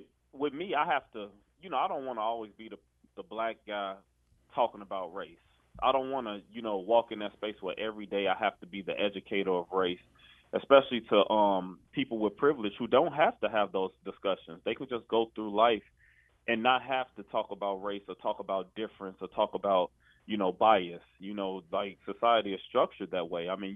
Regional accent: Chicago, Illinois, United States; the level of trauma I experienced growing up in Chicago was extreme

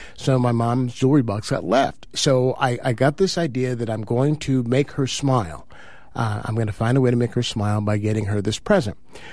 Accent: Oakland, California, United States; also born or lived in Akron, Ohio / Fort Hood, Texas / Berkeley, California; I was born in Akron, Ohio. And we moved four times in the year of 1970, first to Fort Hood, Texas, and then we were in Berkeley off of Telegraph, and then we ended up in East Oakland.

